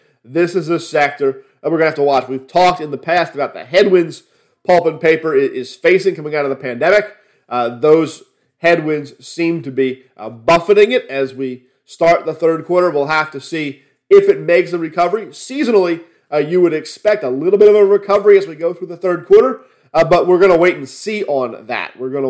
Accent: Philadelphia, Pennsylvania, United States; Many of you know I'm from Philadelphia. I'm a Philadelphia sports fan.

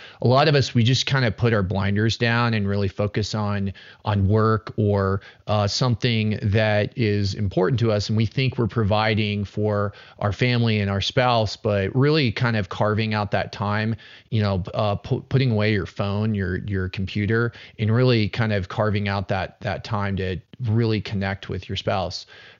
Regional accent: Colorado, United States; I am a divorce lawyer in Aspen, Colorado. I was born and raised in Colorado

